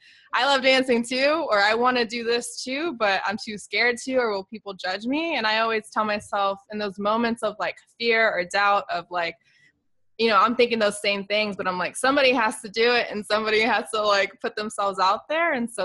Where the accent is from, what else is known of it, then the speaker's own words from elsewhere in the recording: Virginia Beach, Virginia, United States; We were high school sweethearts. We're originally from Virginia Beach and we met on MySpace.